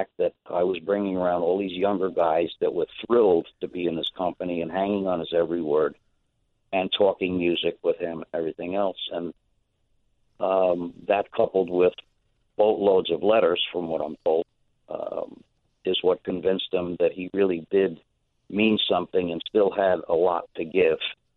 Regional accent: New York, United States; moved away; growing up in New York, I had one view of New York, and then coming back to New York after having moved away in 1976

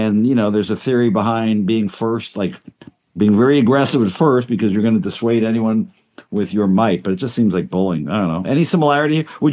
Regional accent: Canada; being a Canadian myself

